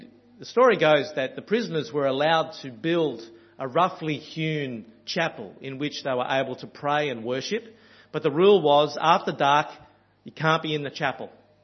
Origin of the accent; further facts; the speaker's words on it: Australia; because I hear an Australian accent, all of a sudden we have an instant connection.